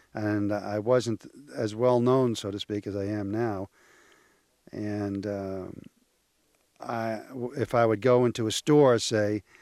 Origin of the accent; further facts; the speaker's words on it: New York, United States; I guess I have a kind of an urban quality, just born and brought up in New York.